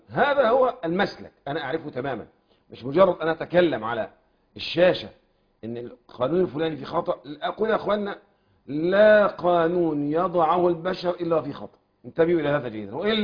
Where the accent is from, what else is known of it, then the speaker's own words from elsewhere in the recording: Egypt; أنا كمواطن مصري يعيش في مصر